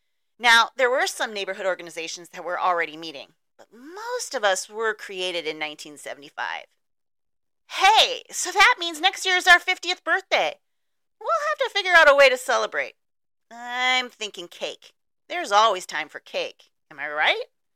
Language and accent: English; Saint Paul, Minnesota, United States; I've lived here on the east side of St. Paul most of my life. I grew up in the Payne-Phelan neighborhood, went to Wheelock Grade School.